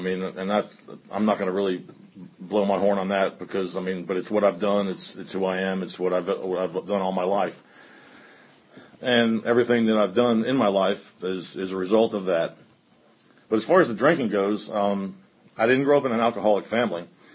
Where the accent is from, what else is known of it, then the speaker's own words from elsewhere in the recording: New Jersey, United States; born there; moved away as an adult; Therefore, I was born in Jersey, and you never lose that. But then I moved back South to go to school, and I've been going to school here since 1967, and I've been here ever since.